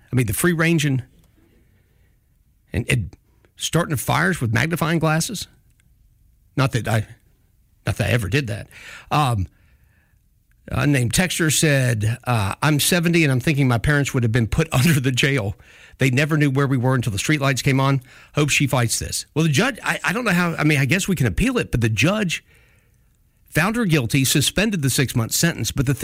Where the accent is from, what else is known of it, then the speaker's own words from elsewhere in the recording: Jackson, Alabama, United States; Of course, I grew up in Jackson, Alabama, and things were different.